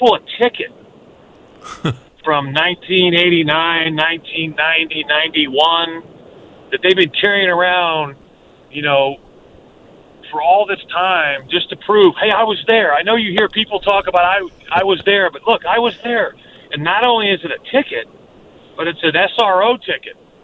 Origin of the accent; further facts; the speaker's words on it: Chicago, Illinois, United States; And we came from Chicago, which was a sports town, but it was a Bears town.